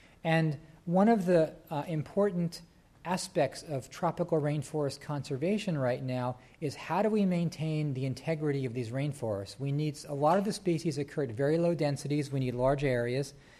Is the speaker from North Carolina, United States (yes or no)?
no; Maryland, United States; prairie dog towns the size of my home state of Maryland in the United States.